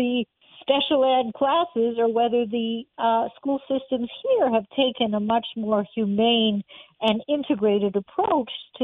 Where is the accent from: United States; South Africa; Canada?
Canada; I'm Canadian, Orthodox Canadian